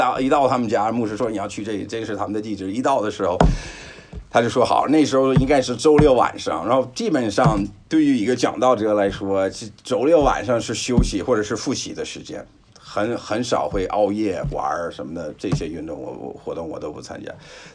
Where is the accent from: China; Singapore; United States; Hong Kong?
United States; 特别是我们美国人，因为都是混血的